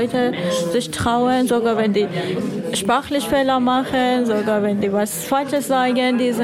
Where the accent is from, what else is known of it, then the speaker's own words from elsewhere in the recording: Iran; Ich komme aus dem Iran